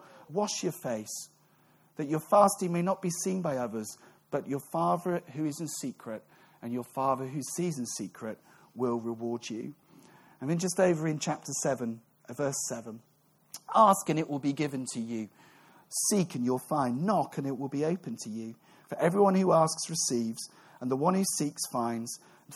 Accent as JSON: {"language": "English", "country": "United Kingdom", "lives_now": "Netherlands", "said": "I sneak in as a Brit and do a Bible reading."}